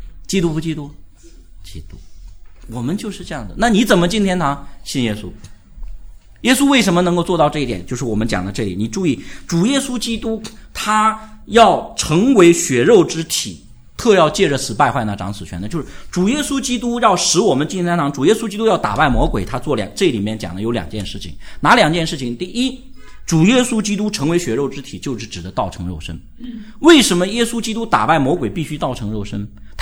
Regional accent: China; 因为我们是中国人嘛

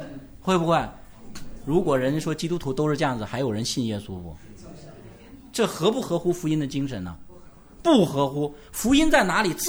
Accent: China; 哪像我们中国人个个可谦卑，成熟的麦子都是低着头的

